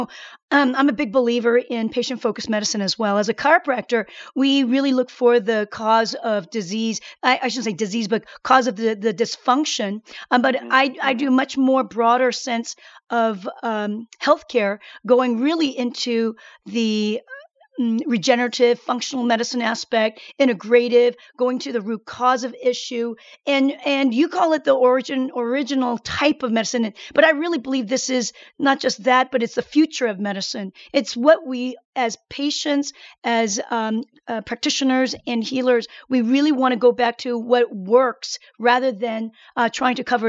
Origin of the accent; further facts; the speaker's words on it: South Korea; You know, I come from Korea.